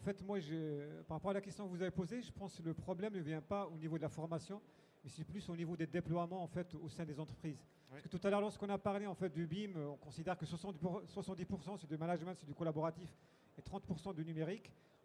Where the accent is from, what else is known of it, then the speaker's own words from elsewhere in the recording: Bourgogne-Franche-Comté, France; moi, je viens de la région de Bourgogne-Franche-Comté.